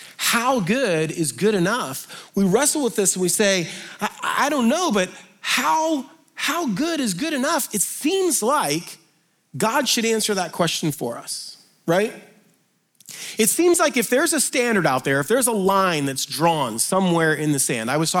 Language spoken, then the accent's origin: English; United States; And I'm an American, so I have no idea how far that is.